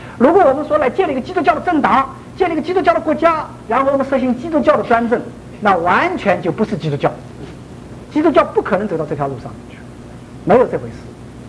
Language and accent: Chinese; China; 知道何者是我们中国人可以接受的、容易接受的